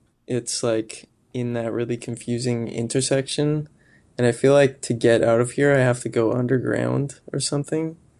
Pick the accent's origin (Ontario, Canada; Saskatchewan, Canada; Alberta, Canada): Saskatchewan, Canada; now in Regina, Canada; I'm from a town kind of close to Moose Jaw, but I've lived in Regina for like 10 years.